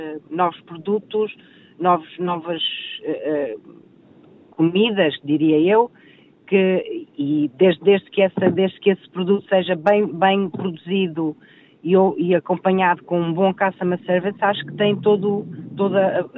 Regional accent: Lisbon, Portugal; moved away as an adult; also born or lived in Mozambique; now in Australia; eu nasci em Moçambique, mas vivi em Lisboa.

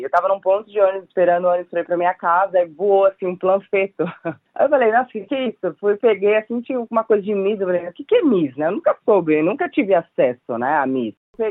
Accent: São Caetano do Sul, São Paulo, Brazil; born there

